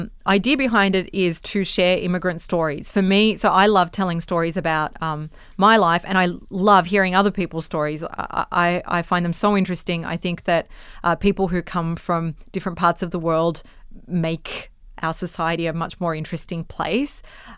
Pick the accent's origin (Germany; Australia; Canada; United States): Australia; if they care about me being this Yugo kid growing up in Australia